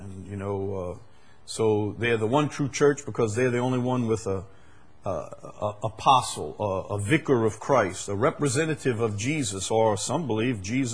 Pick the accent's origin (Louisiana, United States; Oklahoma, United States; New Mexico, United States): Louisiana, United States; Chalmette; I'm a simple person. I'm from Chalmette. I mean, how complicated can that be?